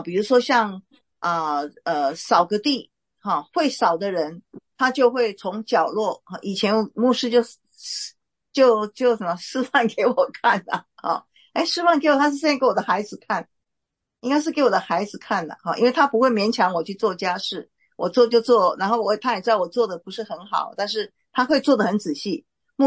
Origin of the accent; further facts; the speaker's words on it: China; 这是中国耶，我是中国人，我中国人我比较了解